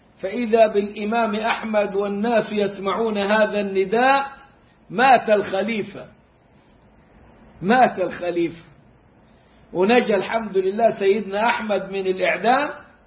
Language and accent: Arabic; Egypt; وهتلاقيها كده والحاول بيغنوا بيها دلوقتي عندنا في مصر في بداية الحفلات وفي إذاعة القرآن الكريم.